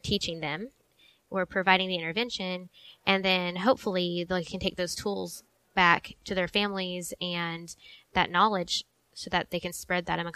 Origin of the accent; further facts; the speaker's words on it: Mustang, Oklahoma, United States; Yes, I grew up in Mustang.